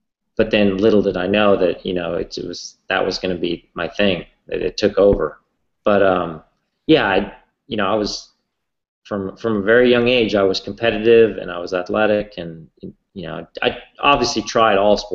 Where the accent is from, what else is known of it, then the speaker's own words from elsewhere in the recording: Montana, United States; we were going up some big climb where I grew up in Montana, and I dropped them all.